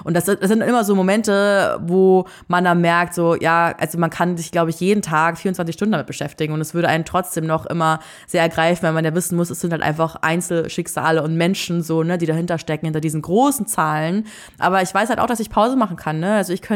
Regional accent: Mühldorf, Bavaria, Germany; mein Heimatort gar keine Rolle hätte spielen sollen, so, ne? Weil was interessiert die, so ein kleines Kaff im Oberbayern, so an der Grenze zu Österreich

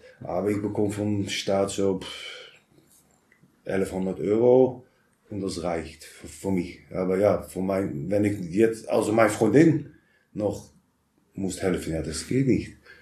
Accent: Netherlands; German is a second language; Niederlande.

